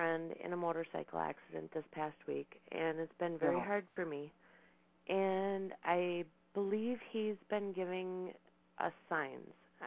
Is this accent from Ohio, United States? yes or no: no; Minnesota, United States; I'm from Minnesota, just to let you know my time zone.